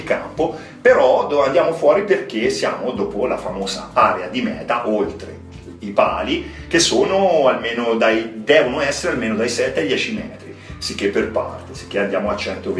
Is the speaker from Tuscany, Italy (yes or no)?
yes; Torrita di Siena, Tuscany, Italy; io sono di Torrita di Siena, abito a Torrita di Siena.